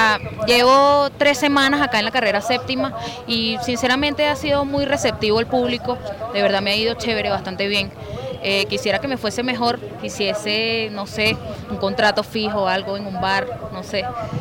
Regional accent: Caracas, Capital District, Venezuela; moved away as an adult; now in Bogotá, Colombia; Yo soy de Caracas, Venezuela. Tengo 3 meses acá en Bogotá

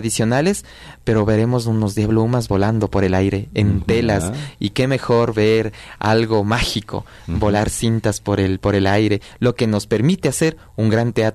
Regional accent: Ecuador; al momento de zapatear, al momento de bailar y al momento de decir somos de Ecuador.

